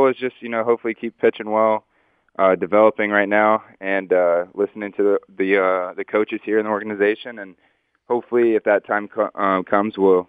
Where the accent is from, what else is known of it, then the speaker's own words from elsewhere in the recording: Tampa, Florida, United States; I grew up in Tampa, so I was a Rays fan growing up